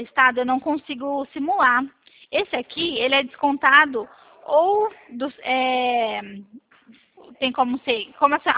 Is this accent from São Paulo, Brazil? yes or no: yes; Americana, São Paulo, Brazil; eu sou do interior de São Paulo, de Americana